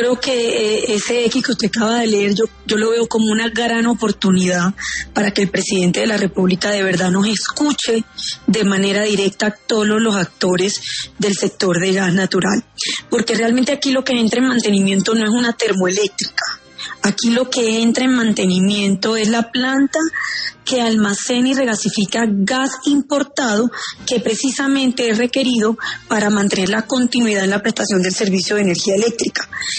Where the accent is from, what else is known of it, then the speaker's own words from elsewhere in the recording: Valledupar, Cesar, Colombia; que funcionan en mi tierra, en Valledupar, funcionan con gas natural vehicular.